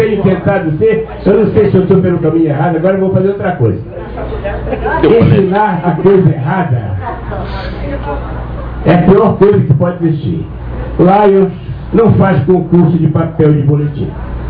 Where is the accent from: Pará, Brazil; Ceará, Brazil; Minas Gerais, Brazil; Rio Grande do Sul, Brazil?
Pará, Brazil; Belém; born there; also born or lived in Rio de Janeiro; now in Teresópolis, Brazil; nasci em Belém do Pará, 20 anos do Rio de Janeiro, 27 de Teresópolis.